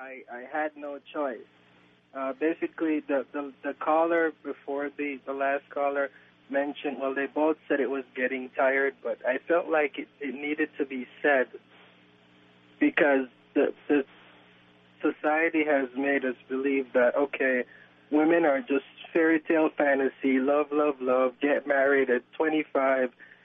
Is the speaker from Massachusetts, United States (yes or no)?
yes; Cambridge, Massachusetts, United States; I'm actually from Cambridge, but I'm actually driving home, and I'm at a rest stop in Sturbridge.